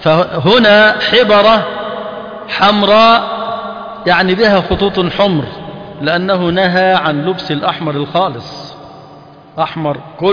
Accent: Egypt; احنا أول ما كنت في اليمن فإحنا مصريين

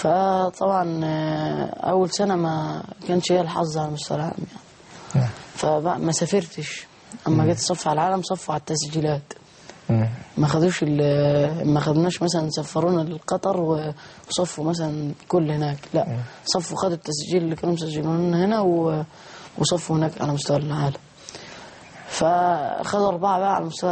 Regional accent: Kafr El Sheikh Governorate, Egypt; أخش المسابقات عندنا في كفر الشيخ في المحافظة.

